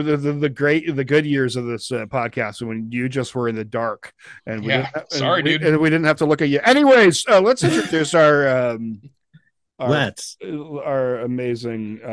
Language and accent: English; Colorado, United States; growing up in Colorado for me, we ended up seeing a lot of Southern California bands.